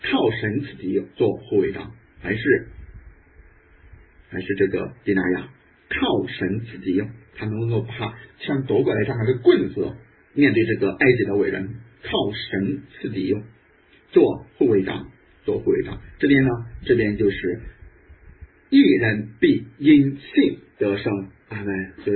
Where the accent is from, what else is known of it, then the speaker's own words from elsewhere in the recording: China; 其实我们中国人